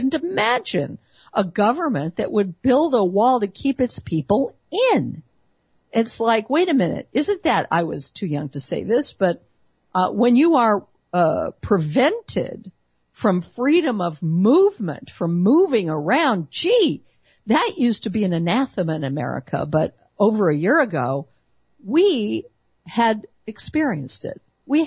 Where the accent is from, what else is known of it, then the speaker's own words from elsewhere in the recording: Denver, Colorado, United States; I used to hail from Colorado. In fact, Denver is my hometown. My parents, may they rest in peace, were born and raised in Denver as well.